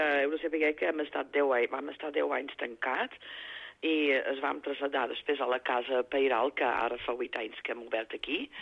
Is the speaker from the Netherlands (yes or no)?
yes; Netherlands; Catalan is a second language; moved away as an adult; now in Spain; jo sóc d'Holanda